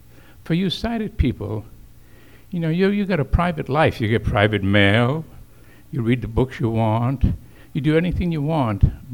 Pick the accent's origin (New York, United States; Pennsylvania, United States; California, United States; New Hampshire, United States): New York, United States; Brooklyn; I was brought up in Brooklyn. I went to Brooklyn Tech.